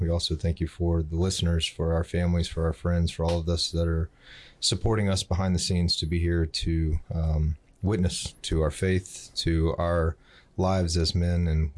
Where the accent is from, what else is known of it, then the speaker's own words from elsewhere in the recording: Louisiana, United States; I'm from South Louisiana.